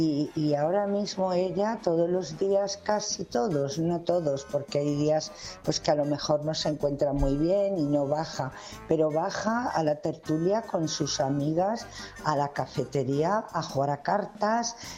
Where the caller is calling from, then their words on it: Valladolid, Castile and León, Spain; de Valladolid.